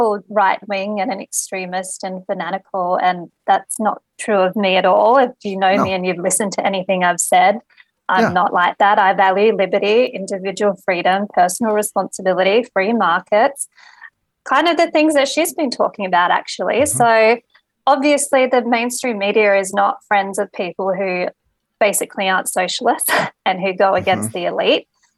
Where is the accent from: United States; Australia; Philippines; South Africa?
Australia; I'm proud to say that I'm an Australian woman with Irish-Italian heritage, and I love my family and I value liberty.